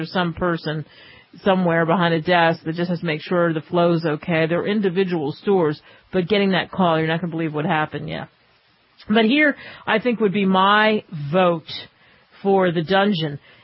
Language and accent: English; New Jersey, United States; There's some idiots in New Jersey, and I'm from New Jersey, so I'm allowed to say that.